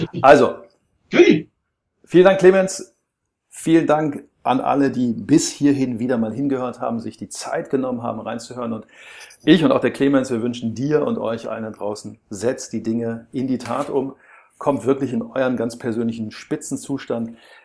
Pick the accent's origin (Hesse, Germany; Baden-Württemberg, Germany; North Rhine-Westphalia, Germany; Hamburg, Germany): North Rhine-Westphalia, Germany; Herten; born there; Und ich bin ja so ein geduldetes Nordlicht. Ich komme ja aus dem Pott, ne? Ich bin ja um die Ecke geboren von Schalke. Ja, in Herten.